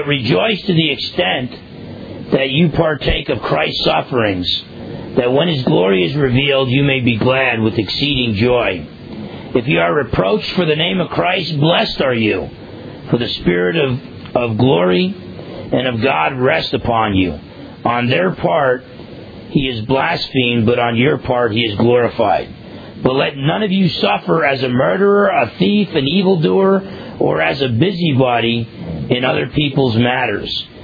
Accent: New Jersey, United States; I broke a lot of laws as a non-believer growing up in New Jersey and never got caught.

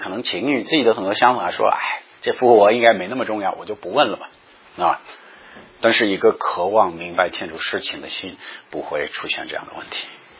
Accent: China; 他不懂我们中国人这个心复杂

